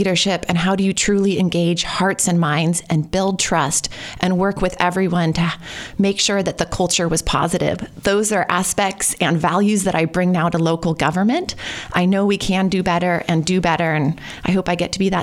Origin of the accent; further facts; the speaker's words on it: Alexander Valley, California, United States; I'm from Sonoma County in Alexander Valley, a beautiful rural spot that also connected me to our agricultural roots. We had a vineyard growing up and a garden.